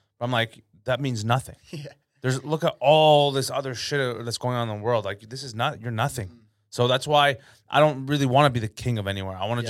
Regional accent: Toronto, Ontario, Canada; that's the beauty of growing up in Toronto. That's why I love Toronto

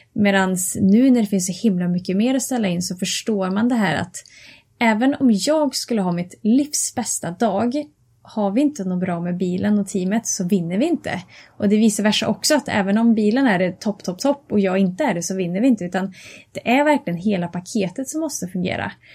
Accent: Karlstad, Värmland, Sweden; jag kommer ifrån Värmland och Karlstad

